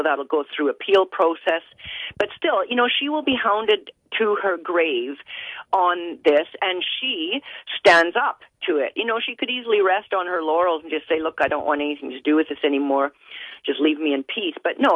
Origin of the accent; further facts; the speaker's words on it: Canada; Yes, I am. I'm a Canadian. I was born and raised in Canada. I am fully a Canadian citizen of German heritage. My parents immigrated to Canada from Germany in the early 1950s before I was born.